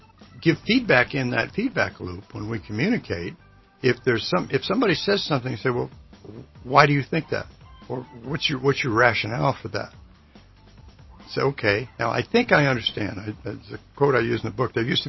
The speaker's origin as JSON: {"language": "English", "country": "United States", "tie": "born there", "said": "you come from Great Britain, I was born in the United States, our cultural differences are huge."}